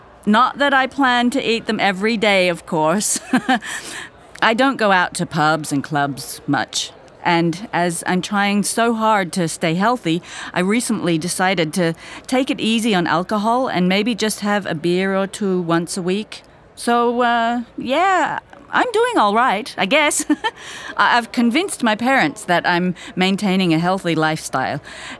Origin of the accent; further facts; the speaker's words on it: Poland; English is a second language; now in London, United Kingdom; from Poland, and I'm doing IT.